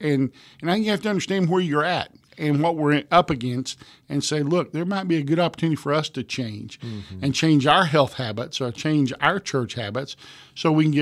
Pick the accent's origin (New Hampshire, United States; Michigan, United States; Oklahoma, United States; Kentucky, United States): Kentucky, United States; You know, I grew up in Eastern Kentucky, and we in those days had pastors who would pastor three or four churches.